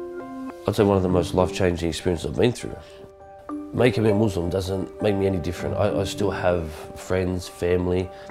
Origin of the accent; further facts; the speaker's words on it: Australia; I'm Australian. I'm 100% true blue, white Muslim.